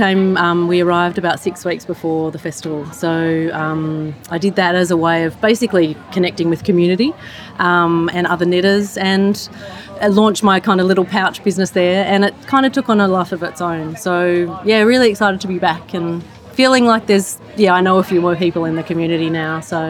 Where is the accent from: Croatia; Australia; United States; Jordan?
Australia; moved away as an adult; now in Glasgow, United Kingdom; I'm an Australian. I moved to Glasgow about a year ago